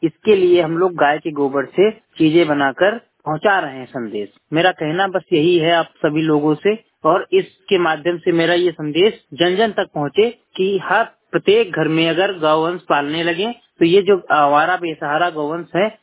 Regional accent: Unnao, Uttar Pradesh, India; मैं जनपद उन्नाव का निवासी हूँ

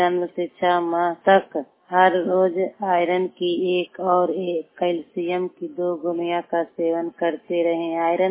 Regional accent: Dohra, Bihar, India; घर डोहरा डोहरा पंचायत का रहने वाला हूँ, थाना नारजीगंज, पोस्ट डोहरा, प्रखंड नारजीगंज, जिला नवादा।

